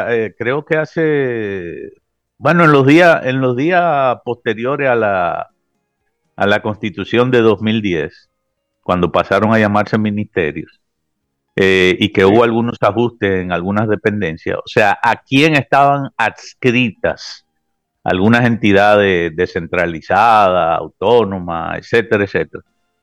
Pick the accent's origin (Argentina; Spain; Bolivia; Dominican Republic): Dominican Republic; Porque nosotros como dominicanos a nuestros visitantes solamente le damos un mes de estadía